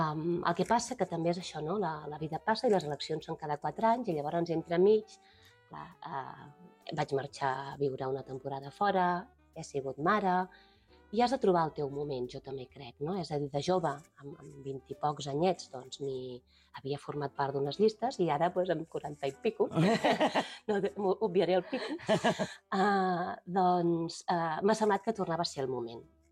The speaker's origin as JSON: {"language": "Catalan", "town": "Llorenç del Penedès", "region": "Catalonia", "country": "Spain", "tie": "born or raised there", "said": "Jo m'estimo molt el meu poble, sempre m'he criat aquí i ho dic amb la boca ben gran i ben plena i ben somrient, que a mi, per mi és un honor i un orgull ser l'alcaldessa de Llorenç del Penedès."}